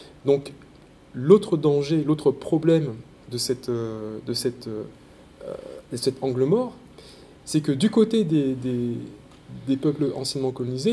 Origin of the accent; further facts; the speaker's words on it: Martinique; Donc moi, je suis martiniquais, j'ai grandi en Martinique